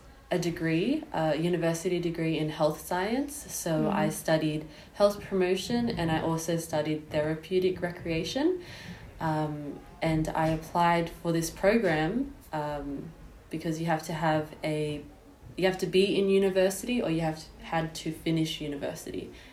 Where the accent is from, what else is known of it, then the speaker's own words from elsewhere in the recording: Sydney, New South Wales, Australia; now in Spain; I'm from Sydney, Australia. I'm here at Plaza Marcel as an auxiliar de conversación.